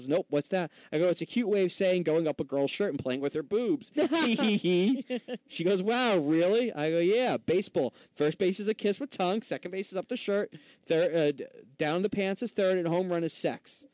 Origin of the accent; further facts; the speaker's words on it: United States; Babe, I'm an American.